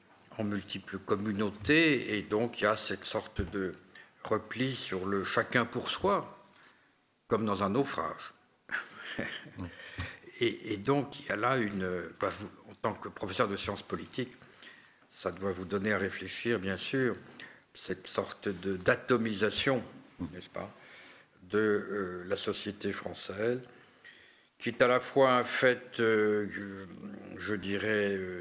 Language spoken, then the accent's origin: French; Paris, Île-de-France, France; born there; parce que je suis né à Paris, dans un quartier bourgeois, sans grande tradition, sans grande particularité.